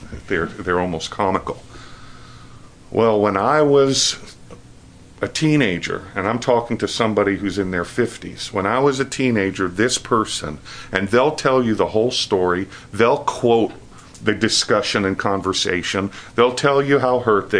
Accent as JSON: {"language": "English", "town": "New York City", "region": "New York", "country": "United States", "tie": "born or raised there", "said": "When I was a child, I grew up in Queens in New York City."}